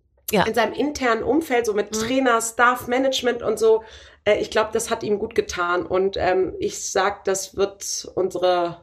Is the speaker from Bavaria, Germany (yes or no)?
no; Bremen, Germany; Ich bin ja Bremerin.